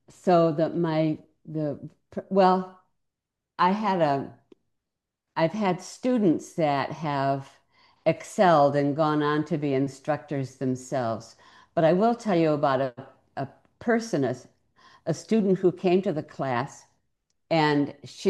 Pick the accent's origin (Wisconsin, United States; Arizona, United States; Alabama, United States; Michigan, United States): Michigan, United States; Ann Arbor; I grew up in Ann Arbor, Michigan, which is a university town.